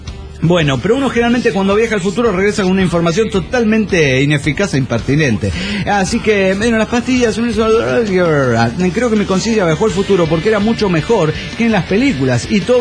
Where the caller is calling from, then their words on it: San Luis, Argentina; de San Luis, Argentina.